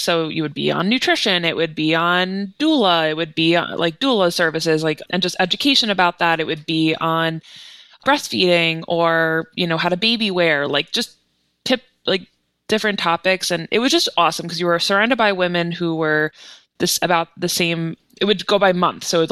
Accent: Long Island, New York, United States; So I'm from Long Island and I used Stony Brook midwives and they were amazing.

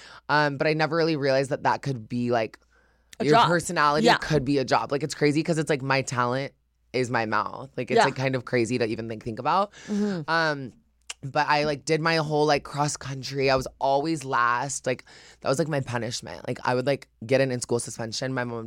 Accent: Iowa, United States; So I grew up in Iowa, like, white picket fence ass family.

